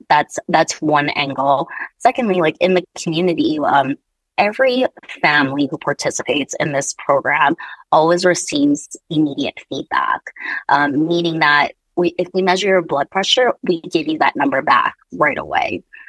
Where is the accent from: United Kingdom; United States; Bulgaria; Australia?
United States; Waipahu, Hawaii; My heart is always in the Pacific. I grew up in Waipahu.